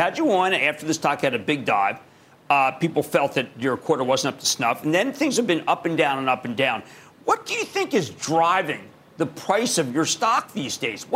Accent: New Jersey, United States; Let's go to Joe in my home state of New Jersey.

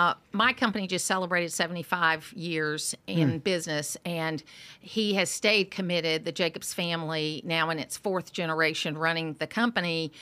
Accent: Athens, Georgia, United States; And that's also a fixture of growing up in Athens. When you grow up in Athens, which is the blue dot in the big red sea, you learn how to get along with everybody.

